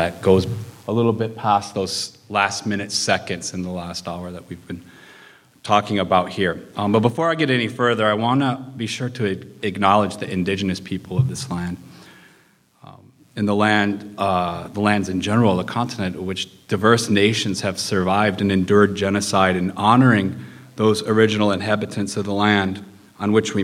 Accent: Detroit, Michigan, United States; now in Spokane, United States; I live in Spokane and I come from Detroit

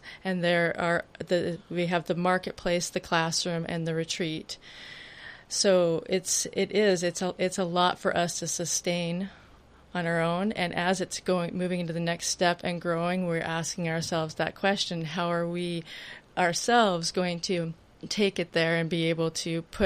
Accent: Montana, United States; also born or lived in Alaska; now in Port Townsend, United States; I grew up in Montana and lived in Alaska for 10 years.

